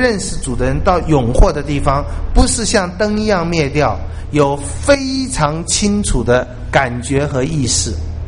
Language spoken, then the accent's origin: Chinese; China; 像我觉得像我们中国人，如果说没有永恒的盼望